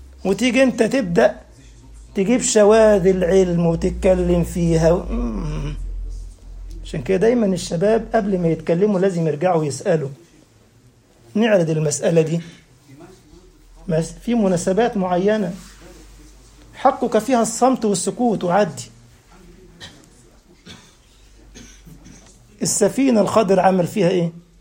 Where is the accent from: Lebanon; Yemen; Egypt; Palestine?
Egypt; طبعا مؤهلات عليا بياخدوا سنة في الجيش عندنا في مصر